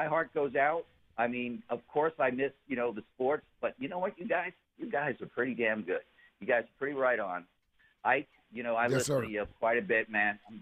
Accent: Brentwood, New York, United States; I grew up in Brentwood, Long Island, which was one of the, not a very, you know, good neighborhood. We were pretty poor.

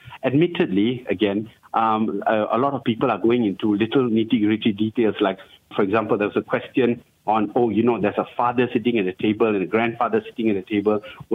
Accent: Malaysia; But definitely, as a Malaysian, I would expect us to have absolutely no kind of discriminatory practices onto those living in the same country

